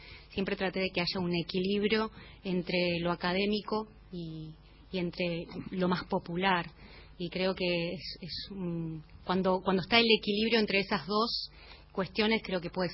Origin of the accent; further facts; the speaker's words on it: Haedo, Buenos Aires Province, Argentina; Yo soy de Aedo, del oeste, sí. Buenos Aires.